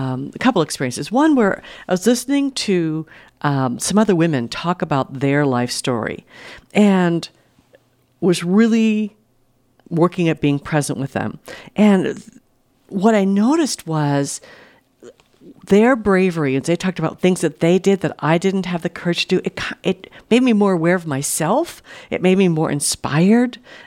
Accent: East Coast, United States; And I'm from the East Coast, so I can beat that number. I can talk way faster than that, because that's what we did on the East Coast.

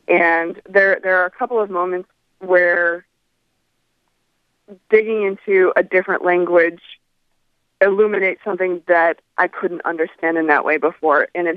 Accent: United States; I grew up in Hoover County, and that is sugar sand for soil.

